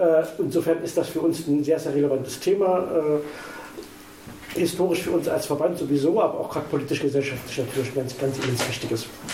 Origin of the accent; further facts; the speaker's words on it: Leipzig, Saxony, Germany; also born or lived in Hannover; now in Halle, Germany; seit ich in Hannover gelebt habe. Ich komme ursprünglich aus Leipzig, wohne jetzt in Halle.